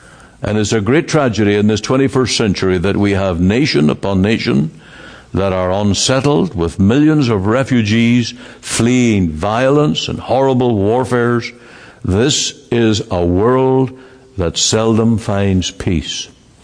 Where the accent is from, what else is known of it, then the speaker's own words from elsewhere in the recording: Northern Ireland, United Kingdom; my home country in Northern Ireland.